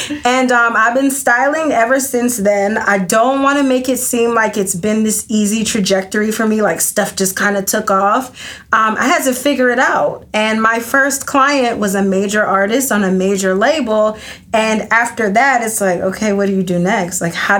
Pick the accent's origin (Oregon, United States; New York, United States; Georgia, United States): Georgia, United States; Atlanta